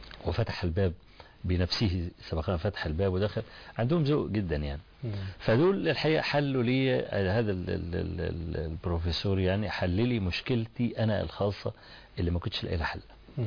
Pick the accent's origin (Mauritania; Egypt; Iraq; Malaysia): Egypt; روح خد الطب الالماني وانضمه على الطب عندنا في مصر وممكن نطلع بمنظومه.